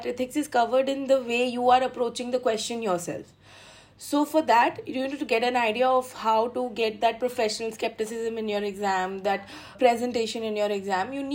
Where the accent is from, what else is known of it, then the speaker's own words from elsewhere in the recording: India; So being an Indian student, finding the right mentor really helped me.